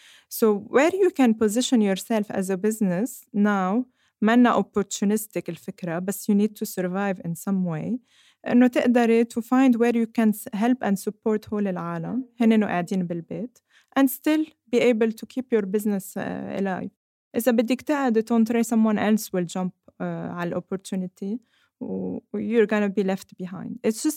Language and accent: Arabic; Lebanon; في شغلة كتير أساسية إنه إحنا كلبنانية we're very resilient